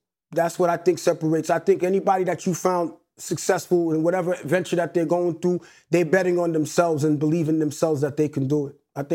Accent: Hollis, Queens, New York, United States; 197 is the actual block that I grew up on in Hollis, Queens. And it's a famous block because the home that I grew up in was the home

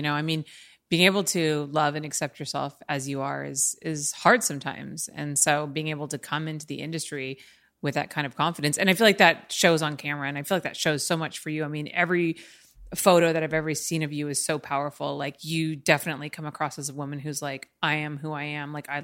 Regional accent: Los Angeles, California, United States; me and my experience growing up in LA versus you and your experience growing up in Texas

